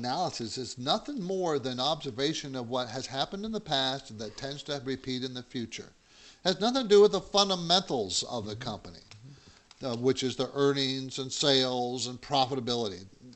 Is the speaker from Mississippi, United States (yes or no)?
no; San Diego, California, United States; and this was in San Diego when I grew up there in San Diego, downtown